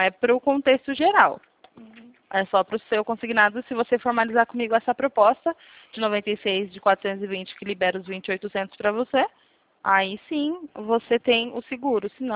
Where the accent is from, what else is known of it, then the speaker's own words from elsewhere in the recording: São Paulo, Brazil; Eu sou daqui de São Paulo, Alexandre.